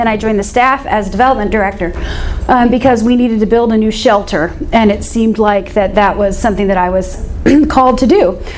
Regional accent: Kirksville, Missouri, United States; So, I'm originally from Northeast Missouri. My hometown is Kirksville

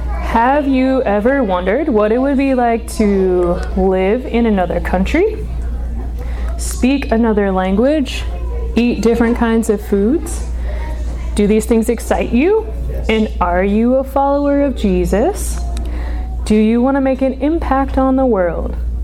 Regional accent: East Coast, United States; also born or lived in Delaware; now in Idaho, United States; I also live in Idaho right now. I am from the East Coast, though

